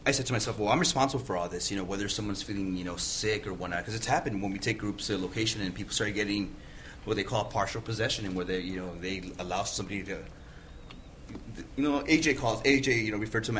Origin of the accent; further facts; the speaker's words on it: Santa Ana, California, United States; I'm a native of Orange County. I was born and raised in Santa Ana.